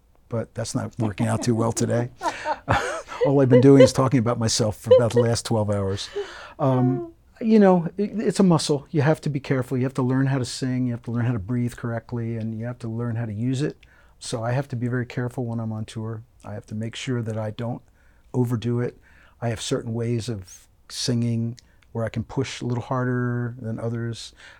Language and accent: English; Pennsylvania, United States; also born or lived in New York City; I was born in New York in the city at Bellevue Hospital, and our whole family was in New York, and we moved to Pennsylvania when I was about four.